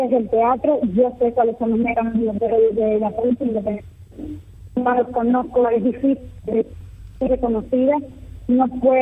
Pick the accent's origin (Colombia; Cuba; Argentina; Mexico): Cuba; yo me sentí identificado como cubana, que también pasó el Irma